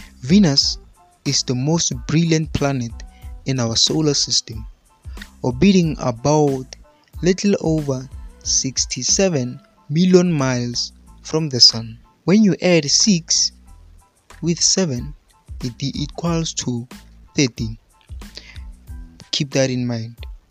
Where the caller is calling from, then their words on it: South Africa; and I'm broadcasting live from South Africa.